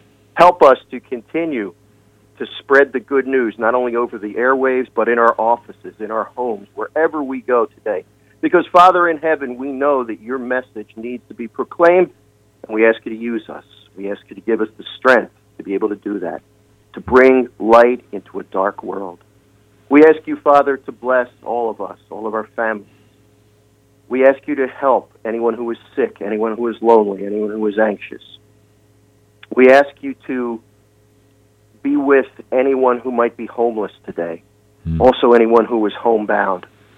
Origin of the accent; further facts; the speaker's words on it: Philadelphia, Pennsylvania, United States; Everywhere I go, and they find out I'm from the Philadelphia area, the topic of sports comes up.